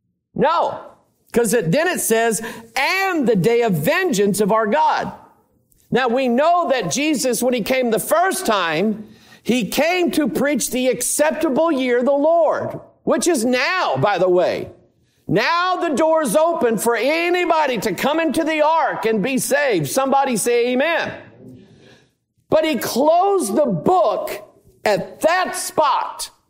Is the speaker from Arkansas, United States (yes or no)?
yes; Pine Bluff, Arkansas, United States; born there; moved away; I was born in Arkansas. Pine Bluff, who knows where that is? Pine Bluff, on the other side of the levee. The wrong side of the levee, the cotton field side of the levee.